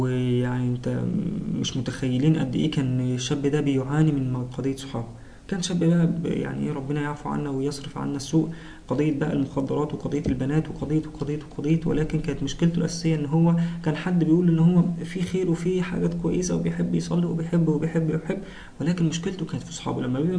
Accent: Mansoura, Dakahlia, Egypt; انا من المنصورة

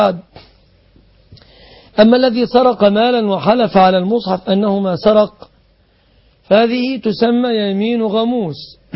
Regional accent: Egypt; الدية تقديرها عندنا في مصر على وجه التقريب 36.5 كيلوغرام من الفضة

